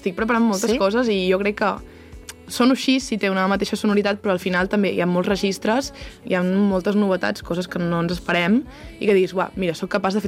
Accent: Girona, Catalonia, Spain; now in Barcelona, Spain; Clar, jo vinc de Girona...

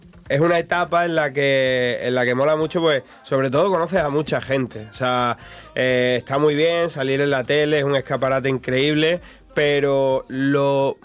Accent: Don Benito, Extremadura, Spain; Yo soy de Extremadura, yo soy de Don Benito.

